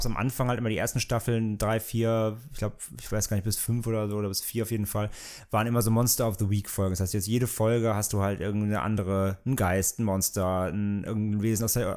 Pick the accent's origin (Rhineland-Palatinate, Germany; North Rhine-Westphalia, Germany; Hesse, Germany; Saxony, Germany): Rhineland-Palatinate, Germany; Bad Neuenahr-Ahrweiler; born there; in meiner Geburtsstadt, Bad Neuenahr.